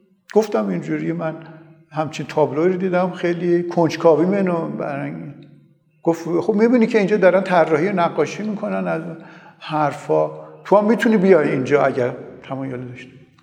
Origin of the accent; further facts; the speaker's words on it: Tehran, Tehran Province, Iran; also born or lived in Kashan; خانواده تصمیم گرفتن که به تهران بیایم. ما هم به تهران آمدیم. ابتدایی و دبیرستان رو در تهران طی کردم.